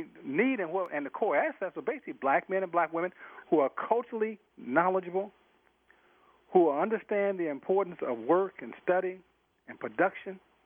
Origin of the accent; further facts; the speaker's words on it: Chicago, Illinois, United States; I grew up around Pimps and Hoes, Slammin' Cadillac Doors on the west side of Chicago.